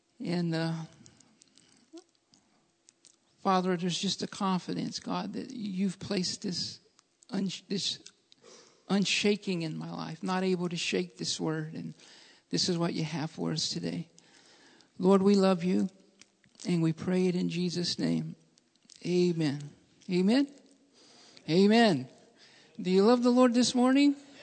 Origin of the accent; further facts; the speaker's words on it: Alabama, United States; I was raised in Alabama, and my grandparents did have a pig farm.